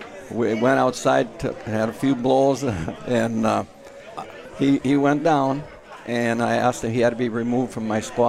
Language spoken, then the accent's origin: English; the North, United States; Of course, I took the position, hey, I'm from the North. We would win.